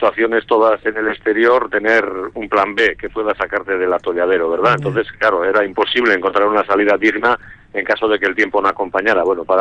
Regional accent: Arrasate, Basque Country, Spain; now in Amurrio, Spain; Correcto, llevo más tiempo en Amurrio que en Arrasate. Eso me dicen mis amigos, que ya he dejado de ser guipuzcoano.

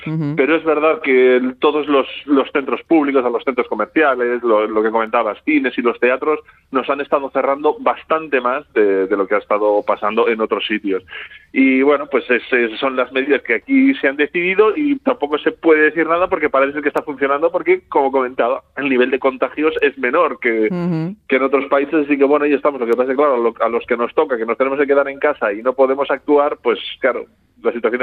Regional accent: Amurrio, Basque Country, Spain; moved away as an adult; also born or lived in Bilbao; Bueno, yo soy de Amurrio. O sea, hasta los 22 años viví allí, la familia es de Amurrio.

